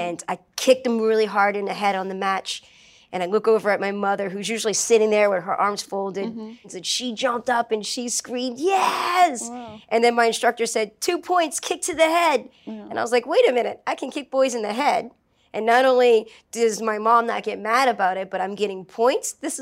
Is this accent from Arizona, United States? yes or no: no; New Orleans, Louisiana, United States; Well, I grew up in New Orleans.